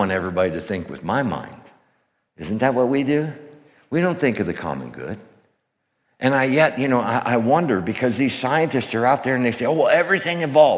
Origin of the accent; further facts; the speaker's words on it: Glen Rock, Pennsylvania, United States; I'm a redneck from Glen Rock, Pennsylvania, hence the accent.